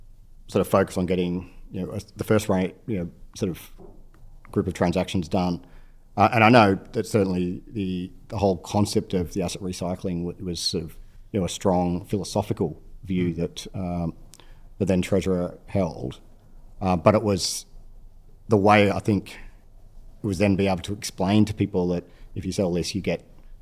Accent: Sydney, New South Wales, Australia; I was from Sydney or, you know, from New South Wales.

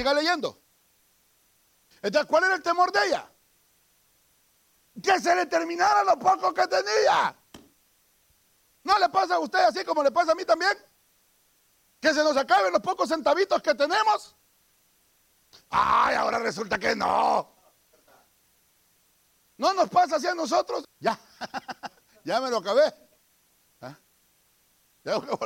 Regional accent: El Salvador; Allá en mi tierra decimos, hay un dicho muy salvadoreño que dice, pirichi con garrote.

